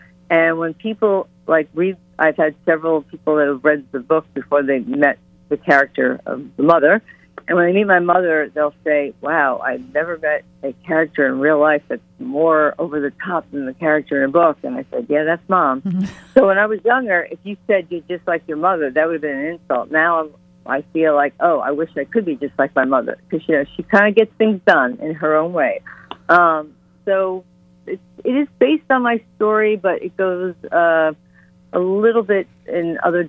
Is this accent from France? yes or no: no; New York City, New York, United States; I grew up in Pelham Bay, which is the last stop on the 6. Unless you're from Pelham Bay in the Bronx, then it's the first stop.